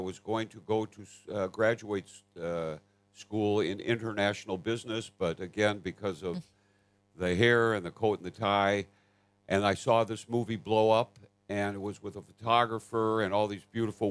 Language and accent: English; Minneapolis, Minnesota, United States; I'm from Minnesota, Minneapolis, that's where … was from.